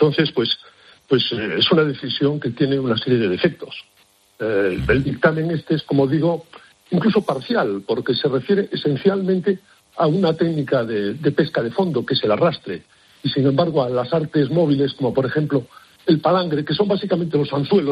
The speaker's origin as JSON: {"language": "Spanish", "region": "Galicia", "country": "Spain", "said": "en mi tierra, en Galicia"}